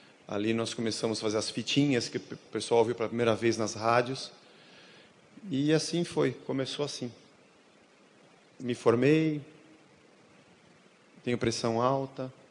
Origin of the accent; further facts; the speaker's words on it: São Paulo, Brazil; menino pobre, vindo do Nordeste, barriga d'água, joelho bola, cabeça grande, magro, nasci no Ipiranga. Meu pai é filho de italianos, imigrantes, minha mãe filha de mineiros